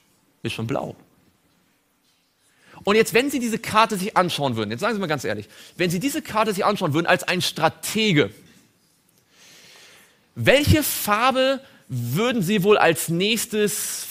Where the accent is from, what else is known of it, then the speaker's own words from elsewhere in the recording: East Germany, Germany; Ich komme auch aus dem Osten.